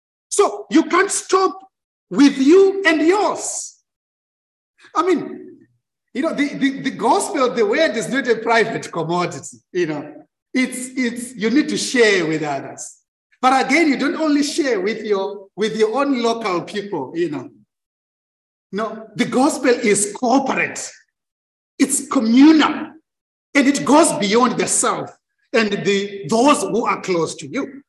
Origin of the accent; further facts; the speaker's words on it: Zimbabwe; You know, I come from Zimbabwe